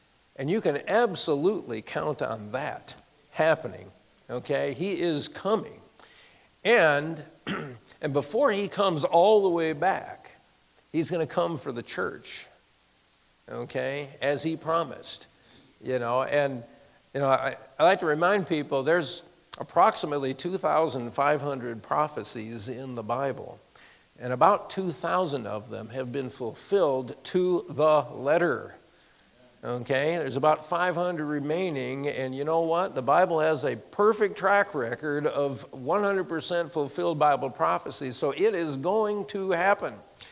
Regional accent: United States; You know, as an American, I'm proud of that part of our history.

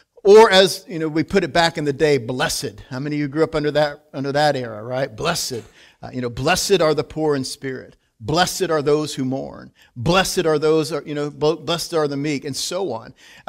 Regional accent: United States; And as an American, that was hard for me to understand

